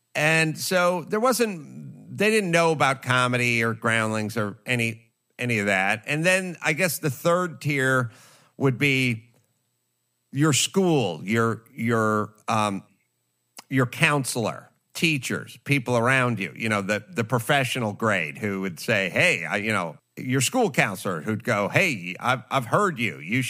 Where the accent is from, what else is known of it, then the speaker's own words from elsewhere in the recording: North Hollywood, California, United States; I had a friend, you know, where I grew up in North Hollywood. I had sort of the Valley guys who were just straight guys